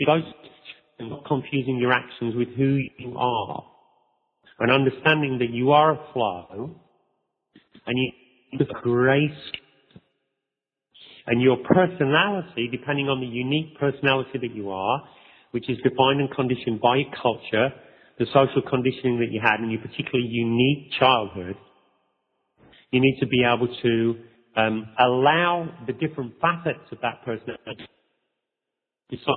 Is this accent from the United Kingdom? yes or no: yes; England, United Kingdom; which we were because we're English